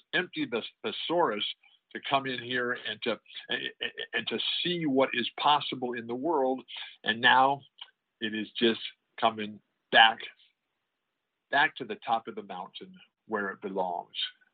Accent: San Diego, California, United States; growing up in San Diego, to going to UCLA

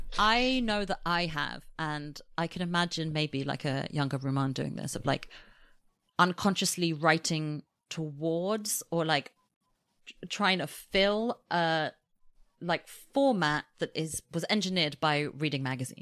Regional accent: United Kingdom; now in United States; my like adult life as a British person in America.

